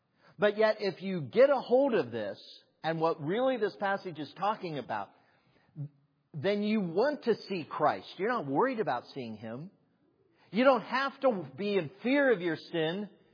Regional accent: Dayton, Ohio, United States; And then when you know that they bought a house on Wilfred Avenue, where I grew up in Dayton, Ohio, it was given to flooding.

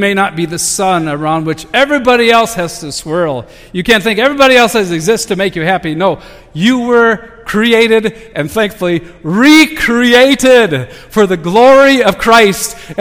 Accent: Minnesota, United States; I grew up in Minnesota where the state sport was fishing.

